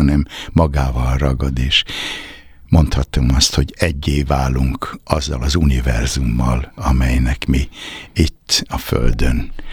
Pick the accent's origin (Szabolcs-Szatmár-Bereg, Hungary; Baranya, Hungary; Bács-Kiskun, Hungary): Szabolcs-Szatmár-Bereg, Hungary; Ibrány; én 1953-ban születtem egy Szabolcs-Szatmár megyei, akkor még falusi státuszban lévő településen. Ezt a települést úgy hívják, hogy Ibrány. Mára már várossá, kisvárossá fejlődött.